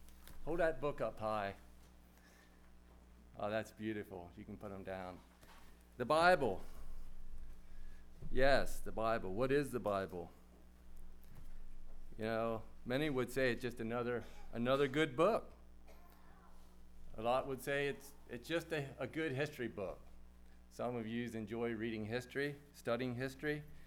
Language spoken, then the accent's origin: English; Chambersburg, Pennsylvania, United States; I grew up in Chambersburg.